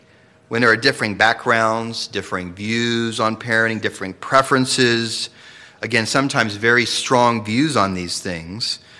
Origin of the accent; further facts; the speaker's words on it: Katy, Texas, United States; After all, I was raised in Katy, so.